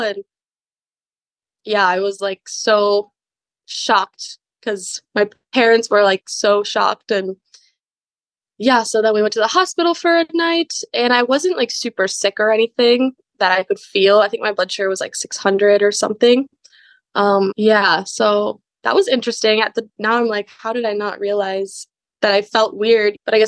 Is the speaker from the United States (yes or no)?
yes; Wisconsin, United States; I grew up in Wisconsin, and I just moved back after a few years of, first I went to college in Colorado, and then I lived in Hawaii for a little while, and now I'm back here.